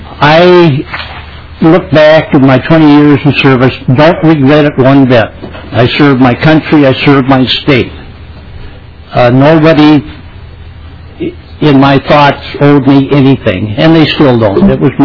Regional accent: Bloomington, Minnesota, United States; Madam Chair and committee members … from Bloomington, Minnesota.

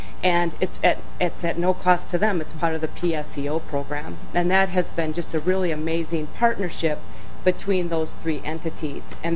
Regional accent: Northfield, Minnesota, United States; from Northfield, Minnesota

